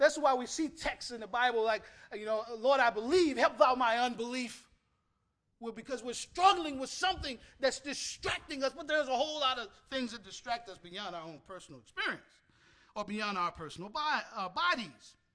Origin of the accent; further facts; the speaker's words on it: Virginia, United States; I grew up in Virginia, and I had neighbors who had a fence in their yard.